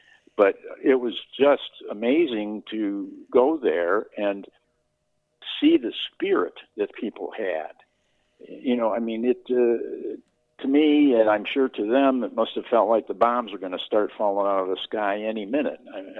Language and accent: English; United States; they found out I was from the United States.